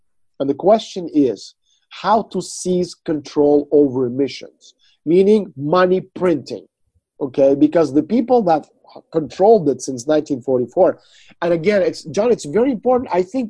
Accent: Russia; I cannot be, because, first of all, I'm not American. Second of all, I'm Russian. So I look at Donald Trump, you know, from a point of view of someone who wants best for my country.

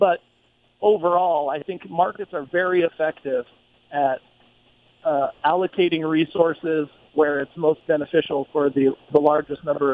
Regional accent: Arizona, United States; My home state, for instance, I grew up in Arizona

